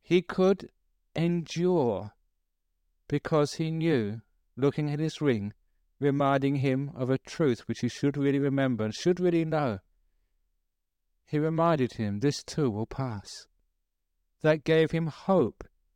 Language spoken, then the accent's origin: English; England, United Kingdom; now in Australia; Now, I was brought up in England. I know this very clearly.